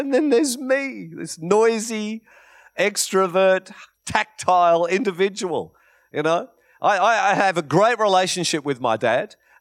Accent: United Kingdom; born there; I was born in Britain.

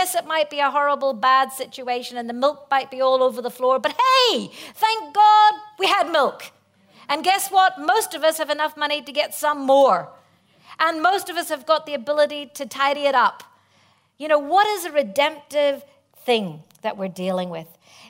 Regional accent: Ireland; excuse me, I'm Irish.

